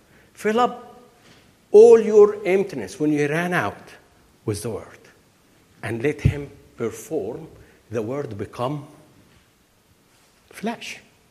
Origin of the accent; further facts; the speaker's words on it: United Kingdom; I'm British here.